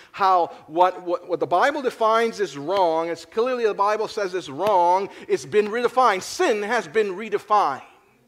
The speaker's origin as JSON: {"language": "English", "town": "Philadelphia", "region": "Pennsylvania", "country": "United States", "said": "You know, I always felt connection with … because he's from Philly, just like I am from Philly."}